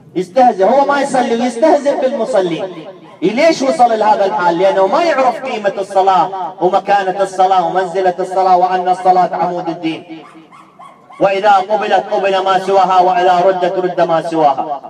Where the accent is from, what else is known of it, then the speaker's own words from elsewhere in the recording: Najaf, Najaf Governorate, Iraq; الآن أنا أحكي لك أنا من النجف، الآن ساكن نجف